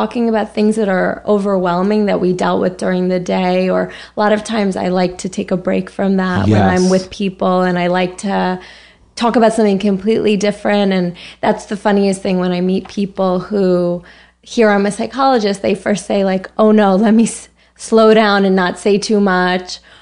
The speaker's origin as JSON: {"language": "English", "town": "Larchmont", "region": "New York", "country": "United States", "tie": "born or raised there", "said": "I grew up in New York. I'm from Westchester."}